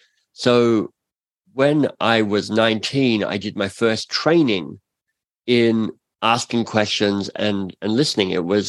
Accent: Canberra, Australian Capital Territory, Australia; I grew up in Canberra, in Australia. So I'm Australian born. My dad's English. My mum's Australian. They moved to Canberra when it was a newish city.

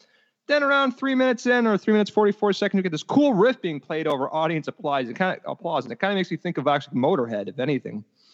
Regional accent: Massachusetts, United States; also born or lived in Connecticut; Well, man, as a kid who, like, when we moved to Massachusetts from Connecticut, there was nothing to fucking do because, like, my house is in a field and my nearest neighbor was 80.

